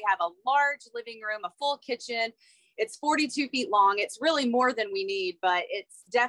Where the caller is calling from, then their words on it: Lotus, California, United States; We are in a small little town, Lotus, California. It's about, I think, maybe an hour and a half or 2 hours east of Sacramento, somewhere in that area.